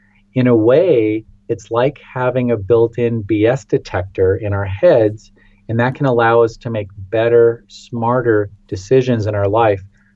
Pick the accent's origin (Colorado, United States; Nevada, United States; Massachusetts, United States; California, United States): California, United States; Santa Monica; I grew up in California. I'm from Santa Monica, part of Los Angeles.